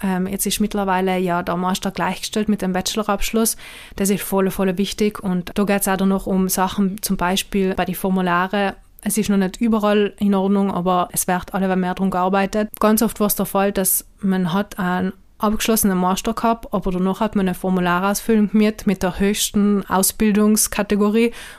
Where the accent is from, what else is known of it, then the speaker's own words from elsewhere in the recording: Trentino-Alto Adige, Italy; bei uns in Südtirol kennt jeder, der einen kennt